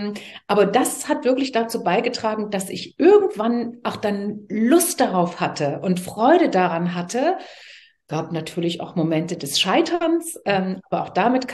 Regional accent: East Germany, Germany; weil ich hatte ja kein Geld als Ossi

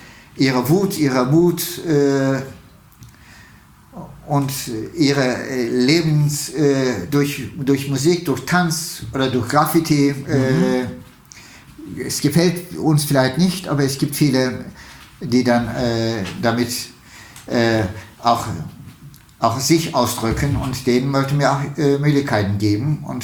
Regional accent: Istanbul, Turkey; also born or lived in Pülümür; Ich bin im Osten der Türkei geboren, in einem kleinen Städtchen Pülümür.

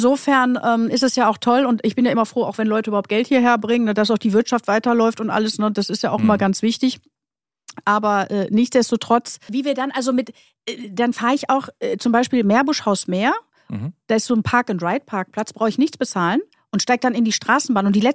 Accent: Krefeld, North Rhine-Westphalia, Germany; Weil ich komme ja aus Krefeld, dann bin ich ja eher schon mal in Düsseldorf unterwegs als in Köln.

